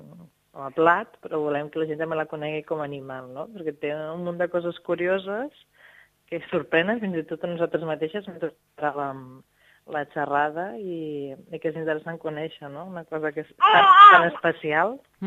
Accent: Sant Celoni, Catalonia, Spain; jo que no soc de les Terres de l'Ebre, que soc de Sant Celoni, de la zona del Baix Montseny, no ho havia vist mai fins que vaig venir a viure aquí baix.

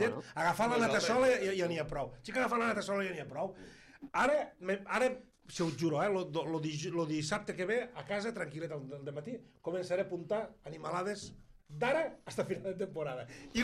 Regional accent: Catalonia, Spain; com que sóc dels catalans que també me sento agredit

